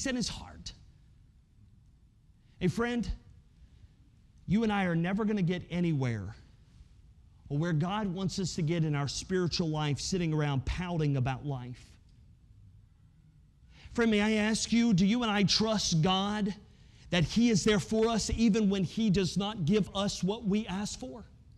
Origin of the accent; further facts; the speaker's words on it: the South, United States; also born or lived in West Virginia; now in California, United States; Now, I don't know about you, but I grew up in the South. Gasoline's a little bit cheaper in the South.